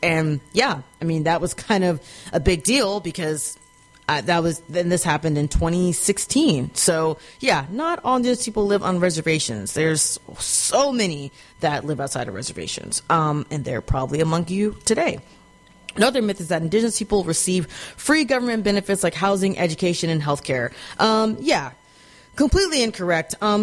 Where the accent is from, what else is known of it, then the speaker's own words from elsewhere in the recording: Texas, United States; You know, like growing up in Texas, I had little to no access to any indigenous people growing up.